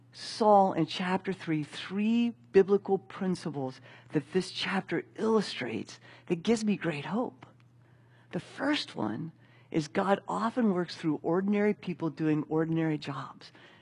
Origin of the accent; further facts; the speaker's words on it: Ohio, United States; I grew up in Muskingum County, and my folks had some property there.